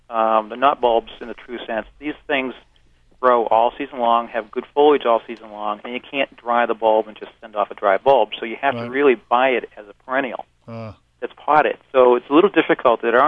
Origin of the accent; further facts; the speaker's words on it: Long Island, New York, United States; now in Shaker Heights, United States; the lawn has been a part of my life since I was a little kid growing up on Long Island.